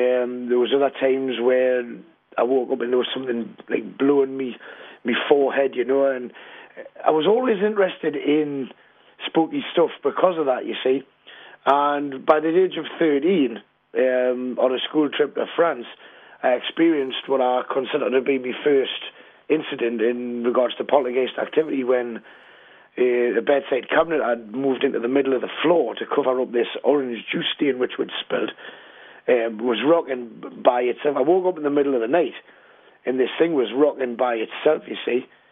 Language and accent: English; Newcastle upon Tyne, North East England, United Kingdom; I was born in 1972 in Newcastle upon Tyne, and from an early age, growing up in a house in St Anthony's in the Walker area of Newcastle